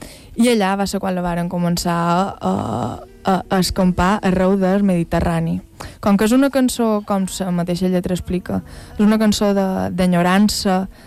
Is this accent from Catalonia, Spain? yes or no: no; Valldemossa, Balearic Islands, Spain; Soc de Vall de Mossa, he viscut sempre...